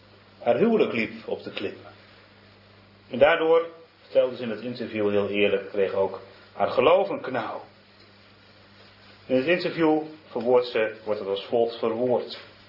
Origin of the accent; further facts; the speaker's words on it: Hasselt, Overijssel, Netherlands; En ze is opgegroeid in hetzelfde stadje als waar ik ben opgegroeid, in Hasselt.